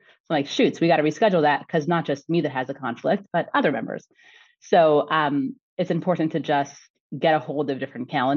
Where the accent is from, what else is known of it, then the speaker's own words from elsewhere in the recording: Montreal, Quebec, Canada; now in Los Angeles, United States; I'm originally from Montreal and moved out to LA almost 15 years ago.